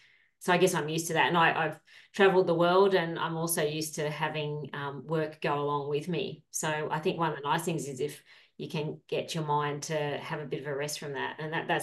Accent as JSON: {"language": "English", "town": "Sydney", "region": "New South Wales", "country": "Australia", "tie": "born or raised there", "said": "I am Sydney through and through. Yeah, a real city kid, actually."}